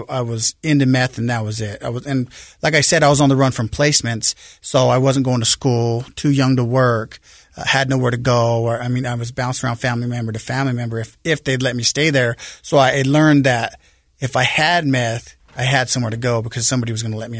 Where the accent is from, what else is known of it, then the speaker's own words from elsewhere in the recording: Salt Lake City, Utah, United States; I grew up here in Salt Lake, on the west side of Salt Lake, the Glendale area.